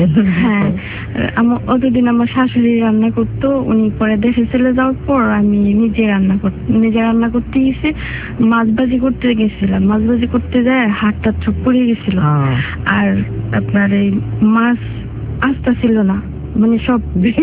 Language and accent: Bangla; Dhaka, Dhaka Division, Bangladesh; ঢাকাতেই বড় হয়েছি